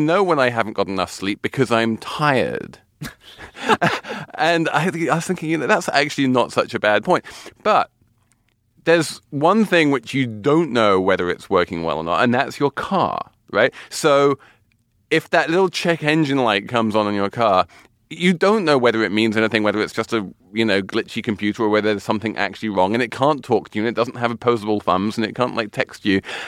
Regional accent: London, United Kingdom; now in New York, United States; And New York is one of them. And my hometown of London is the other.

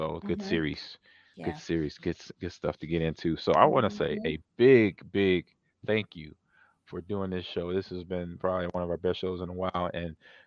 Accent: Council Bluffs, Iowa, United States; across the river from my hometown in Council Bluffs to Omaha.

